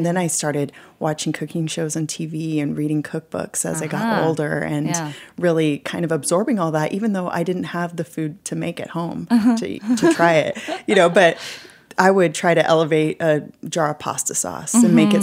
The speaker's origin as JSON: {"language": "English", "region": "California", "country": "United States", "tie": "born or raised there", "also_born_or_lived": "Hawaii", "lives_now": "Alaska, United States", "said": "I was born in Hawaii and I grew up in California, so I bring some of those sensibilities to the Alaska ingredients."}